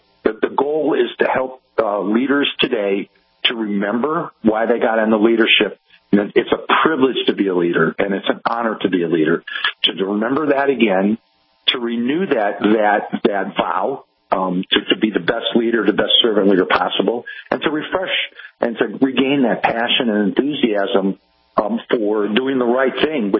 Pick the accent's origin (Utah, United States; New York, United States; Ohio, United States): Ohio, United States; Cleveland; to get into healthcare as an on-the-job trainee respiratory therapist in Cleveland, Ohio, which is my hometown.